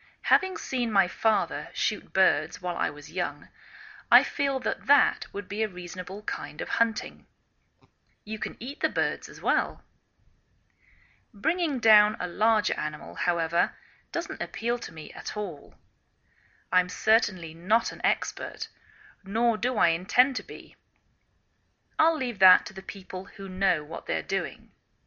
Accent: England, United Kingdom; now in United States

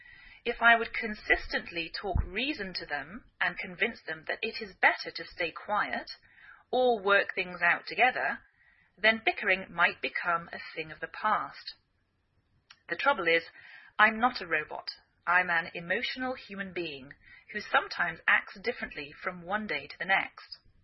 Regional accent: England, United Kingdom; now in United States; I'm English, I live in the northwest of the United States

